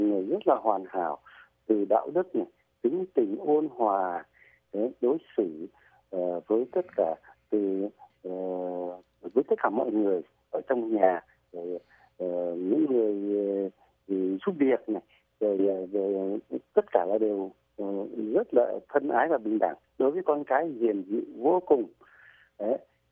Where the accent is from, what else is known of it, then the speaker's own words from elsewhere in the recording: Hanoi, Vietnam; Thế ba tôi lấy mẹ tôi ở Hà Nội. Sinh nhật chúng tôi là người Hà Nội.